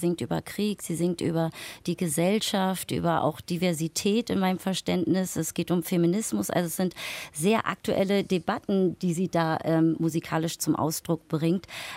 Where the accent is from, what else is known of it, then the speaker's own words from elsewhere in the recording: Berlin, Germany; ich als Berlinerin